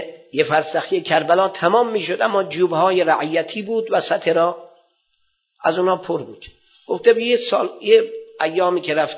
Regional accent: Iran; آقا من از ایران اومدم نوکری شما رو بکنم، اومدم درس بخونم

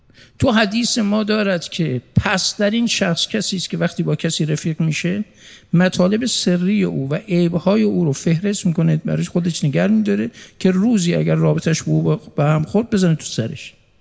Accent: Mashhad, Razavi Khorasan, Iran; now in Tehran, Iran; تو همین بازار تهران از مشهد می آمدیم با پدرم، که پدرم منو گاهی با خودش می آورد برای خرید، که ایشون مثلا برای دکانش در مشهد خرید بکنه از بازار

